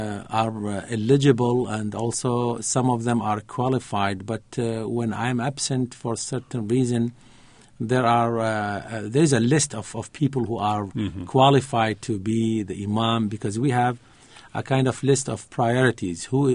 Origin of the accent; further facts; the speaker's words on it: Baghdad, Baghdad Governorate, Iraq; English is a second language; But we were originally from a small city on the west side of Iraq. But I was born there. I was raised there. I finished my school also, my BSc in Baghdad University.